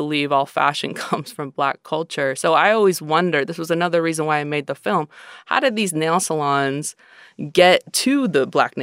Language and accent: English; Portland, Oregon, United States; Well, I grew up in Portland, Oregon, and for one thing, I knew that all of the Asian nail salons around me were Vietnamese.